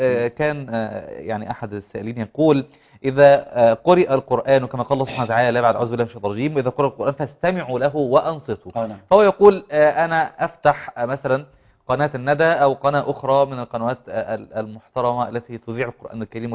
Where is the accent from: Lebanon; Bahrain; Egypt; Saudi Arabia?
Egypt; Upper Egypt; فضيلة الشيخ عندنا في الصعيد